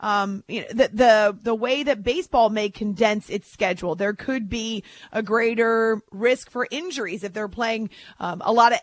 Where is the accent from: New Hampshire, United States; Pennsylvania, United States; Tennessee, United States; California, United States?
New Hampshire, United States; Concord; Well, I know it well since I grew up in Concord.